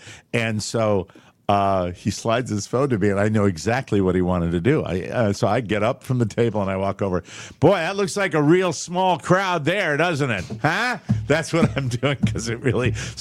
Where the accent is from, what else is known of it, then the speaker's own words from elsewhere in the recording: Ireland; I'm an Irishman. Politics are in my blood.